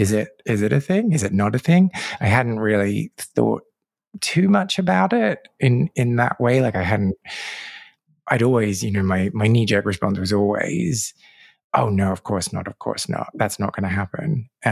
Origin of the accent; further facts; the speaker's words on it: Australia; I grew up in Australia.